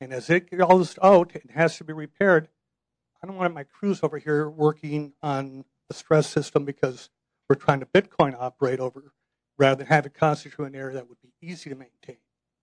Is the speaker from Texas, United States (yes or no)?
no; Cashmere, Washington, United States; I'm from Cashmere, Washington.